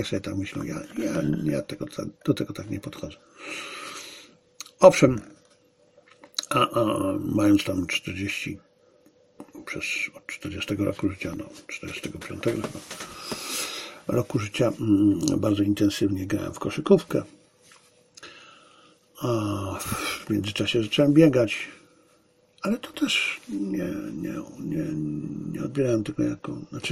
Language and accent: Polish; Zabrze, Silesian Voivodeship, Poland; urodziłem się w Zabrzu, wychowałem się w Zabrzu. Moja szkoła była rzut beretem od stadionu Górnika Zabrze